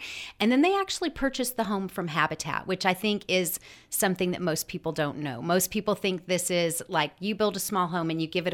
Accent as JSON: {"language": "English", "region": "Wyoming", "country": "United States", "tie": "born or raised there", "moved": "as an adult", "lives_now": "West Georgia, United States", "said": "I have been in the West Georgia area since 2000. My husband and I are both natives of Wyoming, and we came here"}